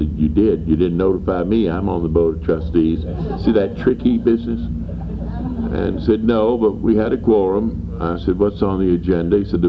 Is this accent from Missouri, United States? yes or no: no; Birmingham, Alabama, United States; I came from Birmingham, Alabama. The temperature was 65.